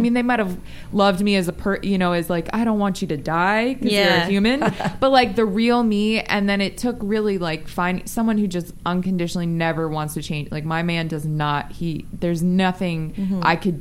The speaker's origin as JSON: {"language": "English", "town": "Las Vegas", "region": "Nevada", "country": "United States", "tie": "born or raised there", "said": "At least I grew up in Vegas and I, you know, in a pretty affluent, like, society of Las Vegas."}